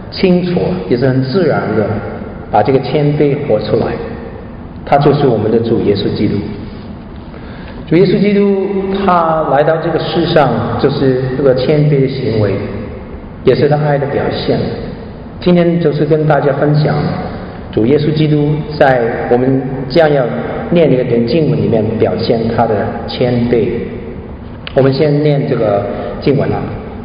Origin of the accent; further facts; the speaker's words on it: China; 好像我是中国人，所以我不怕这样说啊。